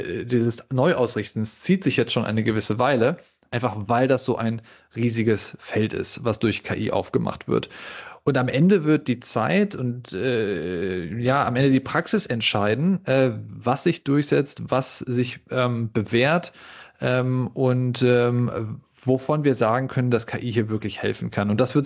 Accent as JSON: {"language": "German", "town": "Düsseldorf", "region": "North Rhine-Westphalia", "country": "Germany", "tie": "born or raised there", "said": "Ich bin geborener Düsseldorfer, habe mich dann für die Physik entschieden"}